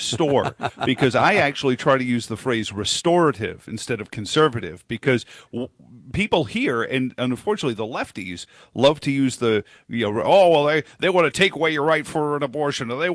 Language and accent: English; New York City, New York, United States; I grew up in Queens. I grew up in New York City.